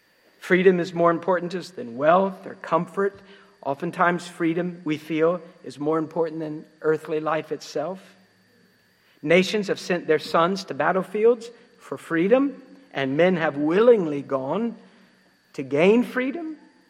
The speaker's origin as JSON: {"language": "English", "town": "London", "region": "Ohio", "country": "United States", "tie": "born there", "said": "I was born in London. I like to say that, but it's actually not London, England. It's London, Ohio. Now, London, Ohio is a cornfield with a few farmer houses and this tiny little hospital"}